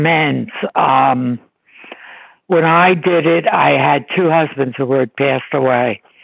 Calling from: New Jersey, United States; I'm calling from New Jersey.

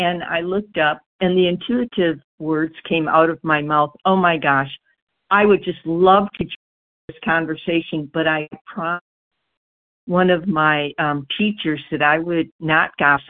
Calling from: Georgia, United States; Oh, my God. Hard question here. Georgia.

